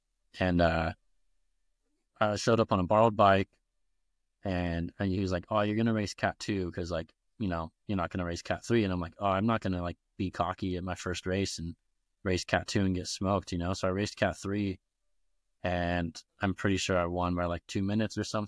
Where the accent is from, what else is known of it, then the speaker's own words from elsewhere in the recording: Ventura, California, United States; And then I grew up in Ventura. So there's a lot of, there's a big scene out there.